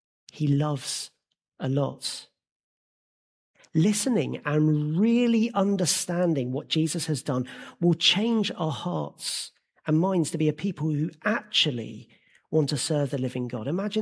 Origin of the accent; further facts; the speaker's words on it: Barming, South East England, United Kingdom; Now, I grew up in Barming near Maidstone and went to school in Kent.